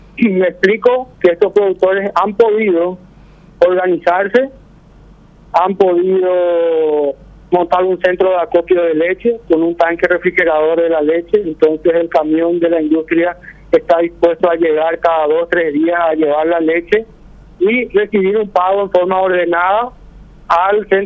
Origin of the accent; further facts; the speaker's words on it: Asunción, Paraguay; No, yo vengo acá de la zona central, soy de Asunción